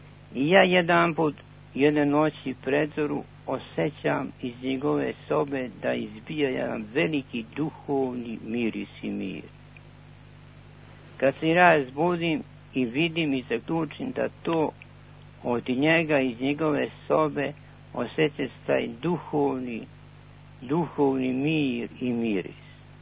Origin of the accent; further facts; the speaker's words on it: Southern and Eastern Serbia, Serbia; i ja sam rodom iz toga Braničevskog kraja. Kada sam prvi kao mladić od 19 godina otišao u sveti manastir Gornjak